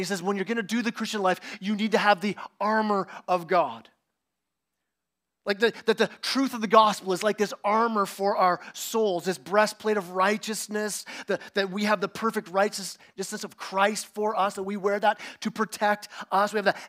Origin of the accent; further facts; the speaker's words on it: Canada; I'm Canadian